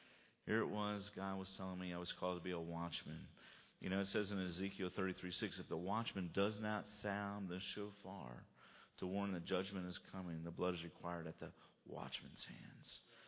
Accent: Baltimore, Maryland, United States; I'm originally from Baltimore. And for anyone that's from Baltimore, we're Baltimoreans.

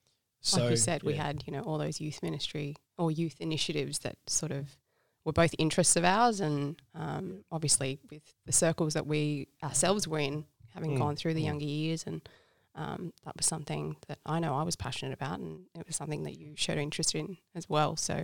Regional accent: Norway; now in Australia; I was born and raised in Norway to Sri Lankan parents, but I've lived most of my life in Australia.

